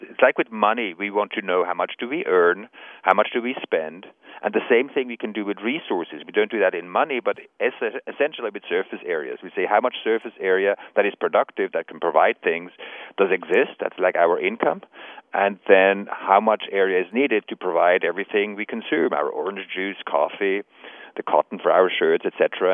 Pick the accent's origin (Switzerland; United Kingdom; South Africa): Switzerland; I grew up in Switzerland